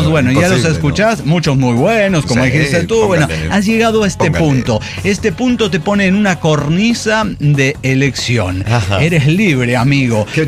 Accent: Peru; Porque soy peruana.

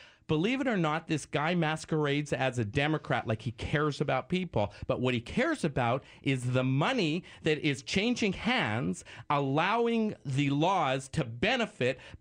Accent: Canada; by the way, I'm Canadian

